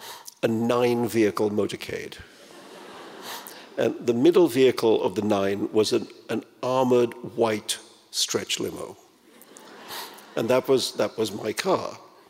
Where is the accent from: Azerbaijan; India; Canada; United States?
India; here I am, I'm a boy from India being taught Buddhist meditation by an American Jew.